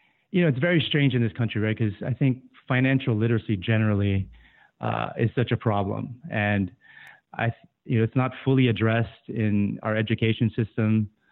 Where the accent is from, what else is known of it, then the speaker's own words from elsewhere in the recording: Guam; I was born and raised in Guam.